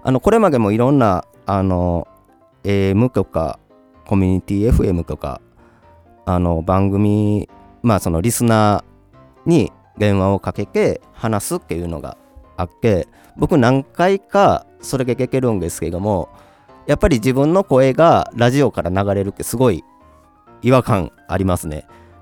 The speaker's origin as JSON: {"language": "Japanese", "town": "Kobe", "region": "Hyogo", "country": "Japan", "said": "出身は兵庫県は神戸市です。で、今住んでるのが愛知県です。"}